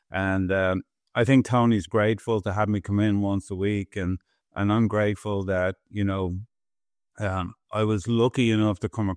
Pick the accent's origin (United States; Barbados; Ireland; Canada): Ireland; But let me tell you, I am Irish, and of course Conor McGregor is Irish